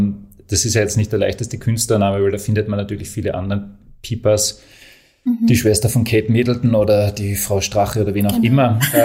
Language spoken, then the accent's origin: German; Graz, Styria, Austria; Als Grazer muss man da erst einmal die Suchmaschine anwerfen.